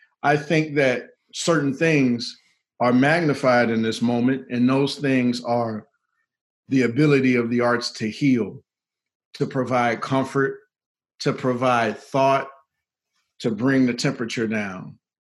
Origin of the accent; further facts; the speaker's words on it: Warren, Ohio, United States; And maybe that's because I grew up in Warren, Ohio. We didn't have a lot, man.